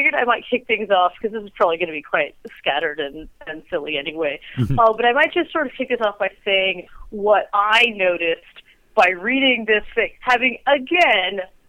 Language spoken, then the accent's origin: English; United States; I was saying good job, given that I'm the American and you're the Australian